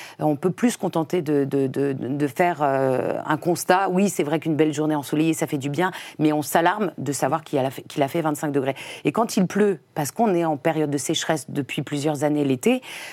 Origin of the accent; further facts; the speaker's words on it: Compiègne, Hauts-de-France, France; born there; Le 20 juillet 1961, et à Compiègne, dans l'Oise. Donc, je suis picarde.